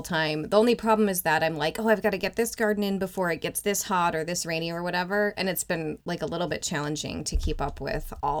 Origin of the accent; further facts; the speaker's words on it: Fargo, North Dakota, United States; now in Chicago, United States; I grew up in Fargo, literally like the movie, for those of you who don't know.